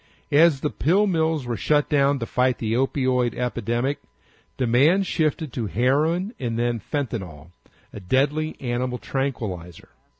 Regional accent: Brazil; now in United States; I'm originally from Brazil.

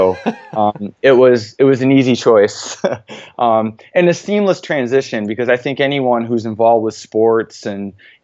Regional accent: New York, United States; So, you know, I ended up moving back to New York, near my hometown, and finished my degree at SUNY Cortland

